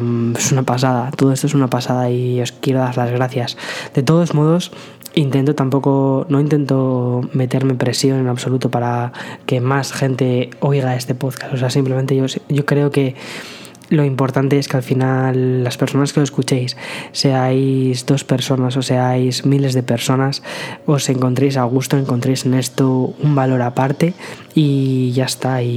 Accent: Madrid, Community of Madrid, Spain; moved away as an adult; now in San Antonio, United States; Yo soy de Madrid, me vine a San Antonio, Texas hace, pues, va a hacer un año, dentro de dos semanas va a hacer un año.

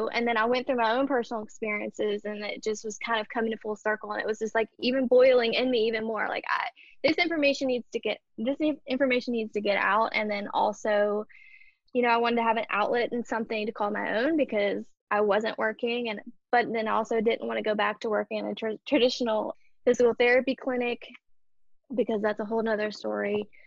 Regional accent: Ohio, United States; also born or lived in West Virginia; No, I am originally from Southern Ohio / West Virginia. So it's like a tri-state area where Kentucky, Ohio, and West Virginia meet. And I technically grew up in Ohio, but you could literally cross a bridge to West Virginia. And so that's where the accent comes from.

